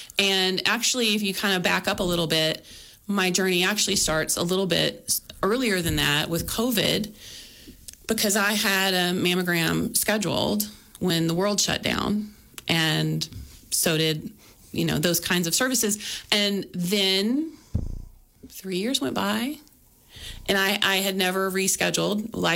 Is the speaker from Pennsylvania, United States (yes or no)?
no; Texas, United States; also born or lived in Houston; I grew up in Texas, on the Texas Gulf Coast, about an hour south of Houston, in a rural area.